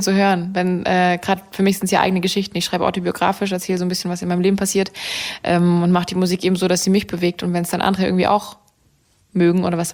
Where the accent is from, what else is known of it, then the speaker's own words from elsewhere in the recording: Swabia, Germany; Ich bin in der schwäbischen Küche aufgewachsen. Ich komme aus dem Schwabeländle unter. Unsere Dialekte sind so ein bisschen befeindet